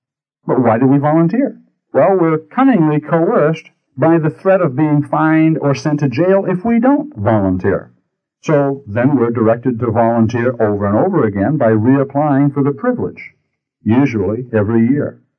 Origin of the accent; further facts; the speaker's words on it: Maine, United States; For example, in the Maine Constitution, my home state of Maine, in Article 1, Section 23, it reads in part